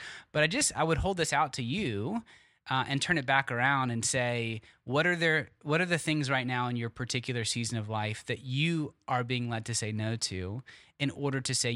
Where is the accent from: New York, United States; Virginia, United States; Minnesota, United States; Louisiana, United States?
Virginia, United States; I am from Virginia, the great state, or rather Commonwealth of Virginia.